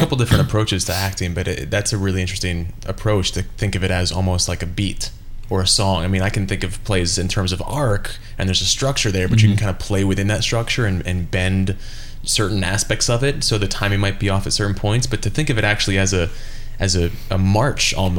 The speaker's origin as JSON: {"language": "English", "town": "Philadelphia", "region": "Pennsylvania", "country": "United States", "tie": "born or raised there", "said": "Born and raised in Philadelphia."}